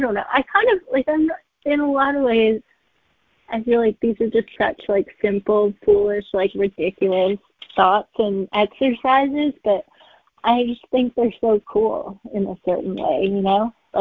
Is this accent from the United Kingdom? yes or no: no; Canada; I think this is because I grew up in Canada and we like looked at the Group of Seven and Tom Thompson like way too religiously.